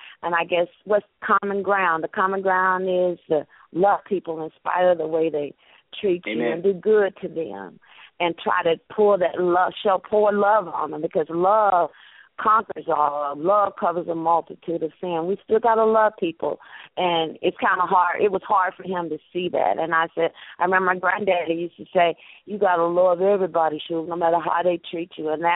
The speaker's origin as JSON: {"language": "English", "region": "Alabama", "country": "United States", "said": "I'm from Alabama."}